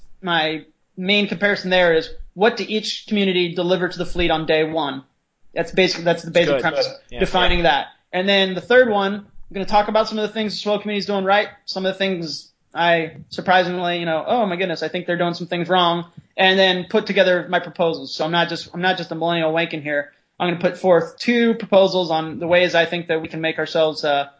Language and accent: English; United States; I'm an American, you know, I want, I am a professional